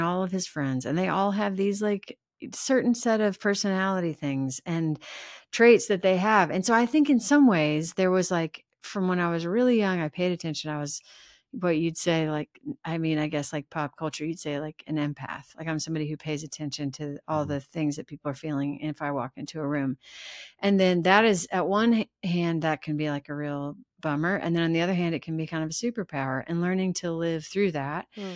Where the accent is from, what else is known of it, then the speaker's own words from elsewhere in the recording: St. Louis, Missouri, United States; I grew up in St. Louis, big family, all the complexities of a big family.